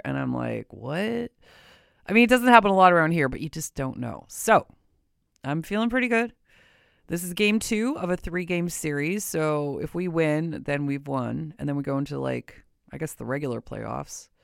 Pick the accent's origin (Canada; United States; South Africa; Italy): Canada; Windsor, Ontario; But I'm like an honorary Detroit girl. I'm from Windsor. And I actually went to school in Detroit. Went to Detroit Mercy.